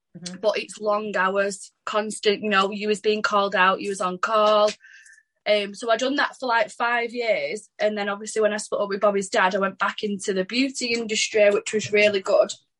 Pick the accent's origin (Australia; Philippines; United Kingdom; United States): United Kingdom; Blackley, North West England; So I'm from Blakely in Manchester.